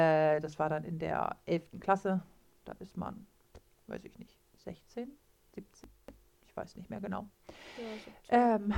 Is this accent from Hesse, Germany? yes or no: no; Bleckede, Lower Saxony, Germany; Scharnebeek ist von meinem Heimatort Blickede so was bei halbe Stunde Autofahrt entfernt